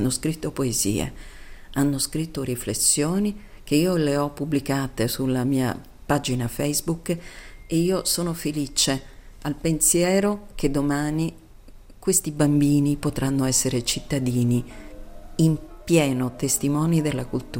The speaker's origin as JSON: {"language": "Italian", "town": "Palermo", "region": "Sicily", "country": "Italy", "said": "Io sono cresciuta con una mamma di fede protestante, siciliana, io sono di Palermo"}